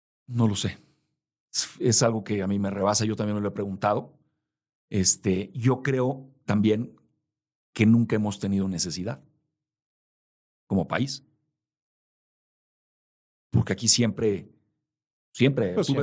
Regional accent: Polanco, Mexico City, Mexico; Cuando yo era niño, yo crecí en Polanco los primeros años de mi vida. A unas cuadras de mi casa estaba la planta de General Motors sobre Ejército Nacional.

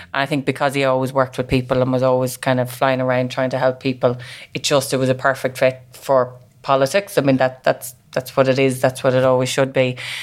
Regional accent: Castletown, Leinster, Ireland; I'm from County Meath. I've lived there all my life. Grew up in a rural part called Castletown, so kind of North Meath.

